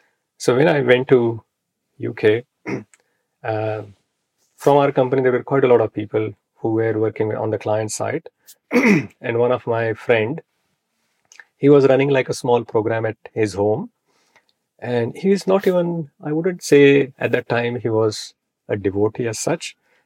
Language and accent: English; Maharashtra, India; first language Marathi; English is a second language; So in my mother tongue is Marathi in Maharashtra.